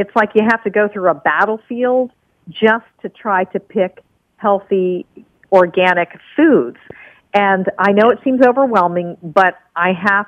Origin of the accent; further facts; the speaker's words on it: Virginia, United States; we had a big vegetable garden in our backyard when I grew up in Virginia